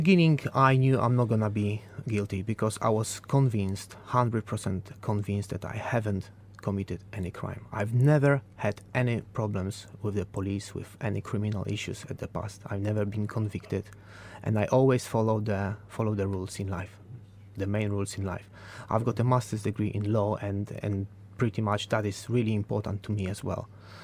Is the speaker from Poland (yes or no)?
yes; Poland; English is a second language; moved away as an adult; now in United Kingdom; I came from the poor family. I came from Poland.